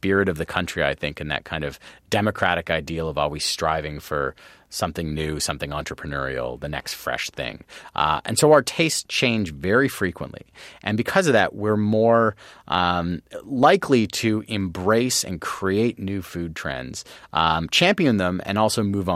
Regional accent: Canada; So I'm from Canada.

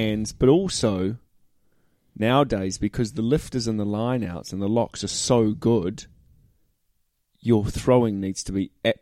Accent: New Zealand; Well, being a Kiwi

